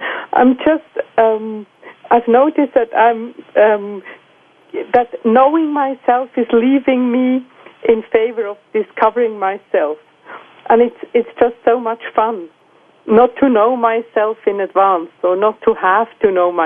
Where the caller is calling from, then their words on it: St. Gallen, Switzerland; St. Gallen is in Switzerland.